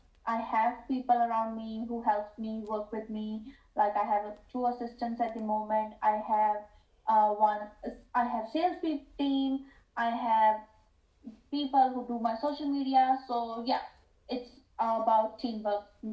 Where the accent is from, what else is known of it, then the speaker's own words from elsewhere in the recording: India; now in New Zealand; And I moved from India to New Zealand, and I lost myself because people couldn't say my name properly.